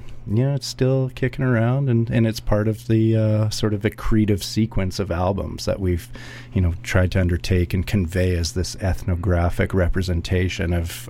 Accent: British Columbia, Canada; I grew up on the North Shore and had a very clear channel to CITR

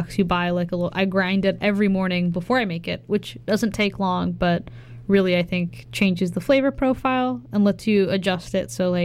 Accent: Burnaby, British Columbia, Canada; Yeah, I grew up in Burnaby, so basically yeah, Vancouver. Okay. But I immigrated here when I was about a year old. Both my parents are from Addis Ababa, which is the capital city of Ethiopia.

